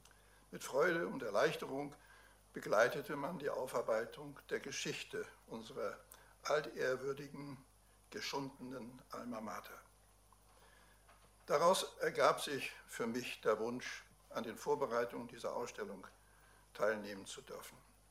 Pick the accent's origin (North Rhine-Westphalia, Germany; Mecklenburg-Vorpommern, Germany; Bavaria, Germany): Mecklenburg-Vorpommern, Germany; Rostock; born there; Ich bin 1941 in Rostock-Diekow geboren.